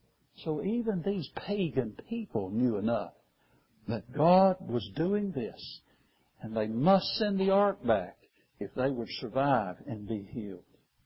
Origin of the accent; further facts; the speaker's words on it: Alabama, United States; I grew up with horses. I'm not from Texas, I'm from Alabama. We had horses.